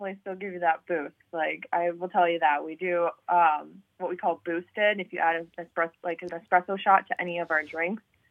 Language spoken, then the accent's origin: English; Green Bay, Wisconsin, United States; now in Madison, United States; No, actually, I am originally from the Green Bay area. I now am based out of Madison.